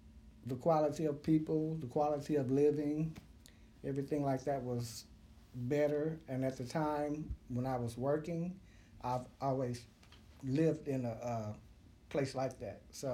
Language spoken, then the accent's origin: English; Dallas, Texas, United States; Right here in central Dallas, maybe 5 minutes from downtown.